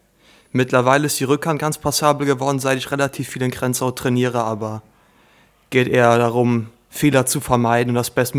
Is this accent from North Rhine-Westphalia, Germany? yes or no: no; Oberdürmbach, Rhineland-Palatinate, Germany; bin 19 Jahre alt und komme aus Oberdürmbach, aus dem Brohltal ganz im Norden von Rheinland-Pfalz.